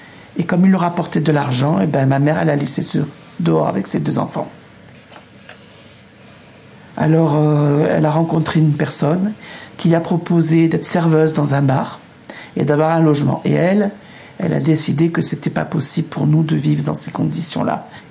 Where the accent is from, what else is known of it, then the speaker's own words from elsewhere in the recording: Oran, Oran Province, Algeria; born there; Je suis né à Oran. Mes grands-parents sont nés en Algérie, à Oran. Donc, c'est tous étaient d'origine plus ou moins hispanique. Donc, on était tous dans l'Oranie. Parce que c'est là où on parlait l'espagnol.